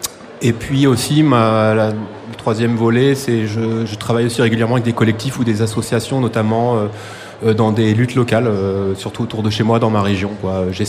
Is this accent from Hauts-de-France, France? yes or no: yes; Lille, Hauts-de-France, France; Alors moi, je viens de Lille.